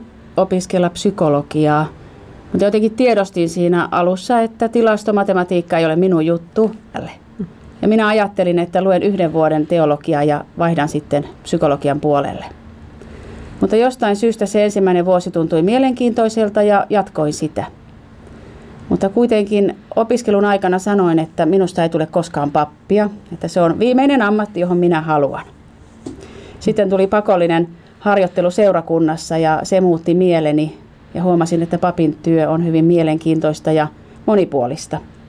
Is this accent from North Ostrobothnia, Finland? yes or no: no; Helsinki, Uusimaa, Finland; olen kotoisin Helsingistä